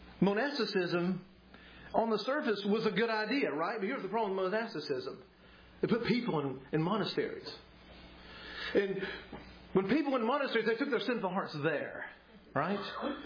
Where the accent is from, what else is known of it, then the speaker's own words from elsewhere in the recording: Georgia, United States; Now, my home county up in North Georgia has 3,000 people.